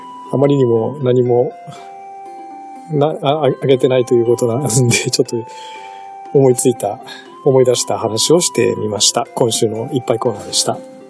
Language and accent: Japanese; Izumo, Shimane, Japan; now in Yokohama, Japan; 私の実家のすぐ近くの富士酒造というところで作っている、これ出雲市内なんですけどね